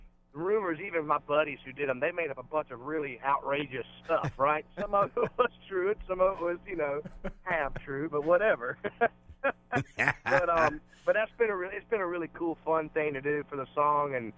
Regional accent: South Carolina, United States; I mean, man, we're from South Carolina, a little town, you know.

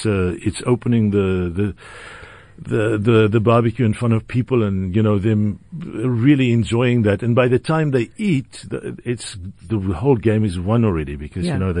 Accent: Karoo, South Africa; I'm from South Africa. I'm from the Karoo. It's much drier there.

